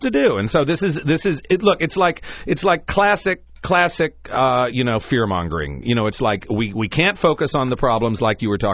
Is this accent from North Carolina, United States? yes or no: yes; North Carolina, United States; Oh, in my home state in North Carolina, Mark